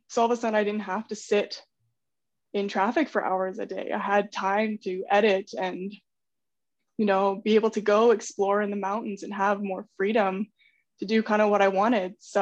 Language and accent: English; Canmore, Alberta, Canada; now in Calgary, Canada; I grew up in Canmore and I currently live in Calgary now.